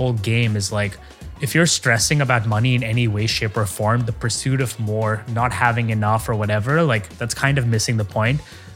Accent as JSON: {"language": "English", "country": "Oman", "tie": "born or raised there", "lives_now": "United States", "said": "I grew up in Oman, the Middle East, like people earned a lot less there."}